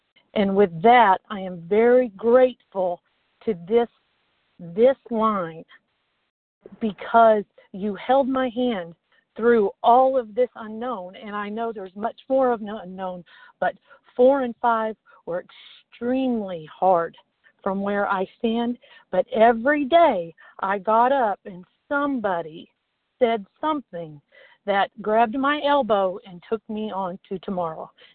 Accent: Jesup, Georgia, United States; I am from Jessup, Georgia, and this is my first share.

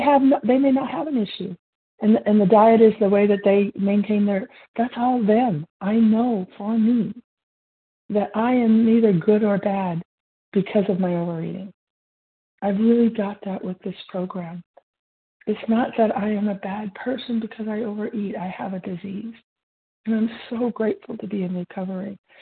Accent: California, United States; I'm from California, gratefully recovered today by the grace of God.

